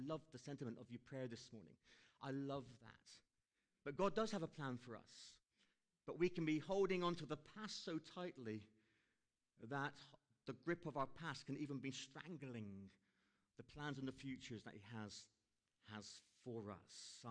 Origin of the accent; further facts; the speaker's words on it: South West England, United Kingdom; I'm Cornish. All right? So when you've got the combination of someone who has dyslexia, but they're also Cornish